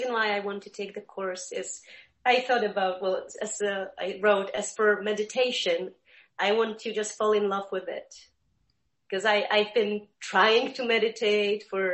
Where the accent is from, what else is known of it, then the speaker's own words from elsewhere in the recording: Poland; English is a second language; moved away as an adult; now in Chicago, United States; And I live in Chicago. And what else? I came from Poland almost 30 years ago. And never left, although every year I planned to leave, go back.